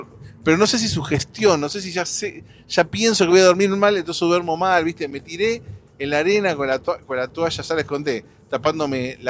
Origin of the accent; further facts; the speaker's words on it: Argentina; moved away; Cuando yo me fui de Argentina hace más de 10 años, no pasaba esto que les voy a contar ahora, y me sorprendí cuando pasó acá desde que llegué